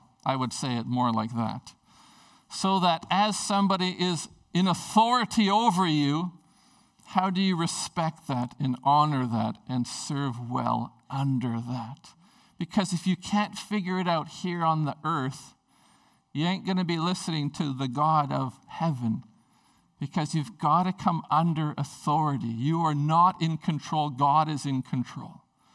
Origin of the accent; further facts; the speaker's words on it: Prince Rupert, British Columbia, Canada; So when I grew up in Prince Rupert